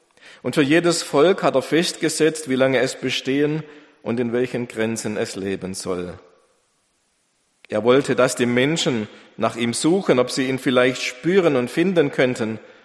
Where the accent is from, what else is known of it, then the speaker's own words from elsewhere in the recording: Mössingen, Baden-Württemberg, Germany; Unten, da wo ich herkomme aus Mössingen, da blüht schon die Kirschbäume